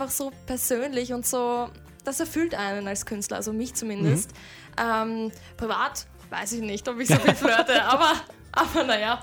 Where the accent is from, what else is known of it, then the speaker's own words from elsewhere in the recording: Austria; bei uns in Österreich